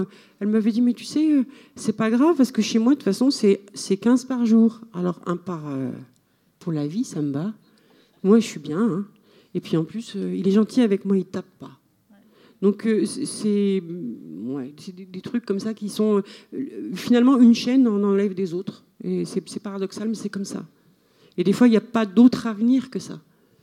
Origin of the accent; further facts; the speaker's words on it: Switzerland; surtout quand moi je dis que je suis suisse là-bas